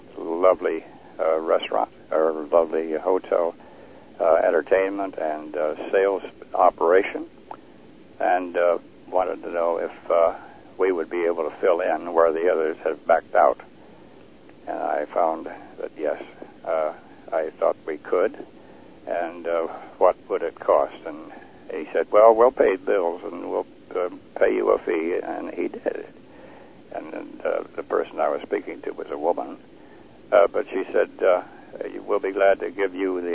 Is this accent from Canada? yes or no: no; Lima, Ohio, United States; I had the opportunity to meet him in my hometown, Lima, Ohio, not far from where I live now.